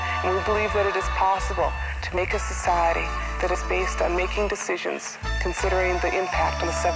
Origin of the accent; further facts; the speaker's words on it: Minnesota, United States; I'm from the Bear Clan Mississippi Band, and I'm here on the White Earth Reservation in northern Minnesota.